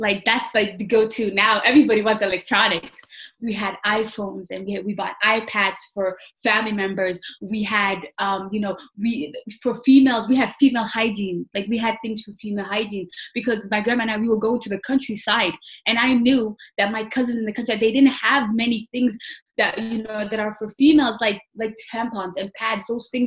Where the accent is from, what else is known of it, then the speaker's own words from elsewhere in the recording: United States; my Somali, you know, because I grew up in America, my Somali isn't as, you know, as good as it should be. When I speak, a lot of people can tell that I grew up in the States because my Somali isn't as dense